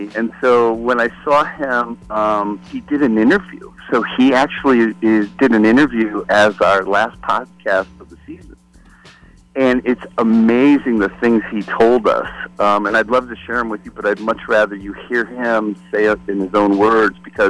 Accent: Detroit, Michigan, United States; I'm a kid from Detroit, you know, with three older sisters.

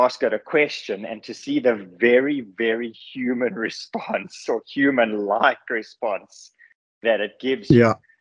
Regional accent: South Africa; now in United States; I live in America now, but I'm obviously ex-South African, as you can hear from my accent.

